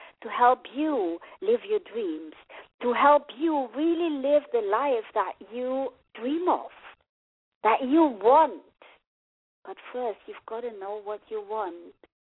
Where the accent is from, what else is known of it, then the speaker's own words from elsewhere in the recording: Germany; English is a second language; I come from behind the Berlin Wall. You probably heard from my accent that I'm German. I come from behind the Berlin Wall.